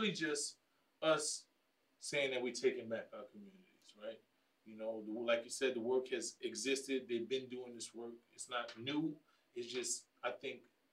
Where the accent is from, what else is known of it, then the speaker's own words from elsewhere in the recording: Bronx, New York, United States; You don't have to be from the Bronx, but this is just actually where I'm from. You know, it was my community